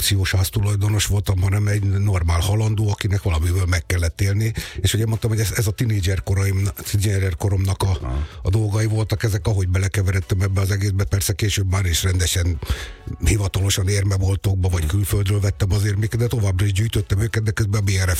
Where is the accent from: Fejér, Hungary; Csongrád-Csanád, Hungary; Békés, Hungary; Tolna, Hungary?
Tolna, Hungary; Dombóvár; én Dombaváron nőttem föl, és az mellett van egy Alsóhetény nevű falu